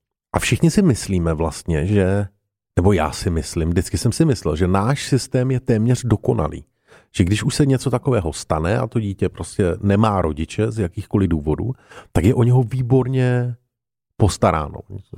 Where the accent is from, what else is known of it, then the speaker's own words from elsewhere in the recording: Moravia, Czechia; Musím říct, že já jsem taky z Moravy